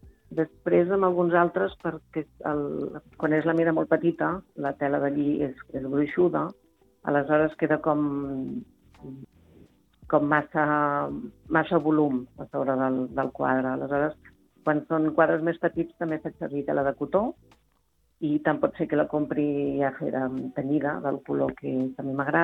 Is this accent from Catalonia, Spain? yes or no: yes; Sant Llorenç d'Hortons, Catalonia, Spain; jo soc de Sant Llorenç d'Hortons, i vivim en un entorn tan bonic, que a més a Sant Llorenç tenim la sort que jo a casa caminem dos carrers i estem a la vinya ja.